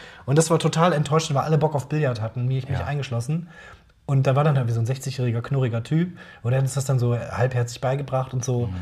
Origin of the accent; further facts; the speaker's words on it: Krefeld, North Rhine-Westphalia, Germany; Ich war so 12 oder 14 oder 37 oder weiß ich nicht mehr. Und habe ich rausgefunden, dass es so ein Dings bei uns in Krefeld gab.